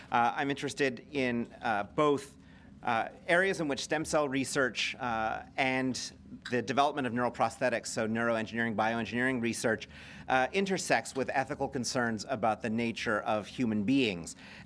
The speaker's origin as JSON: {"language": "English", "town": "Montreal", "region": "Quebec", "country": "Canada", "tie": "born or raised there", "said": "And I grew up in Montreal, so I'm accustomed to some cold weather."}